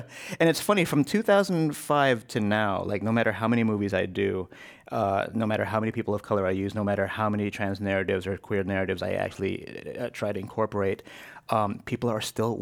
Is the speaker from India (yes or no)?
no; San Francisco, California, United States; I'm born and raised here in San Francisco.